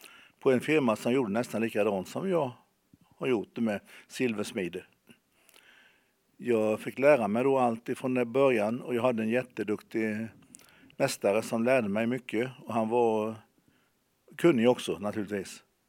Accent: Bankeryd, Jönköping County, Sweden; Ja, jag är född och uppvuxen här i Bankeryd. Jag har bott i Gransult i hela mitt liv. Mitt föräldrahem ligger där också

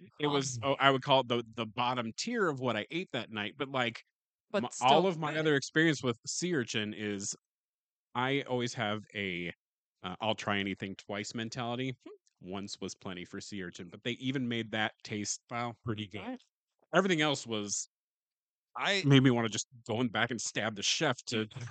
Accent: Midwest, United States; Like when you first get there as a Midwesterner, you're like everyone's gonna stab and rob me

